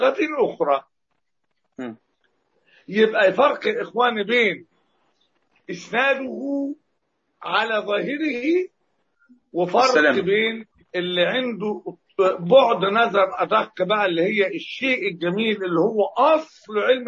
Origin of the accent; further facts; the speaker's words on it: Egypt; accent: Egyptian; يعني اللفظه بقى بلهجتنا المصريه يقول لك البجاحه في الكلام